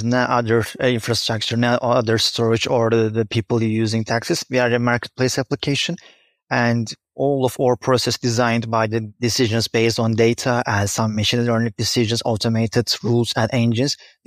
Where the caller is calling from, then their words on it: Istanbul, Turkey; I'm joining you from Istanbul, Turkey.